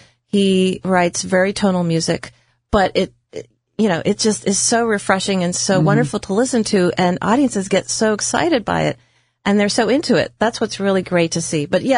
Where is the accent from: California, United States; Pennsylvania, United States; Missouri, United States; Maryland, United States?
Pennsylvania, United States; Philadelphia; This is my hometown, Philadelphia. I still have family here. I went to school here